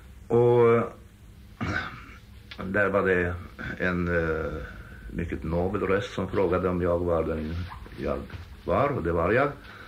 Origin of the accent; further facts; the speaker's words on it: Vadstena, Östergötland, Sweden; also born or lived in Malung / Jämshög / Boxholm; Jag är född i Malung i Dalarna. Min far var distriktsveterinär där. Sen flyttade familjen när jag var knappt 2 år till Jämsög i Blekinge. Därifrån när jag var 5-6 år till Boxholm i södra Östergötland. Och därifrån till Vadstena i Östergötland.